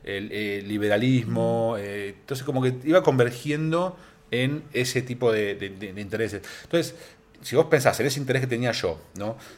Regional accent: Argentina; siendo argentino

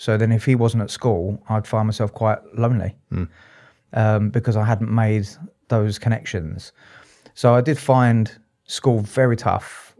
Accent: Southend-on-Sea, East of England, United Kingdom; I was born and raised in Southend. You know, Southend-on-Sea, born and raised there, have an Irish mother and a Cypriot dad, Turkish Cypriot dad.

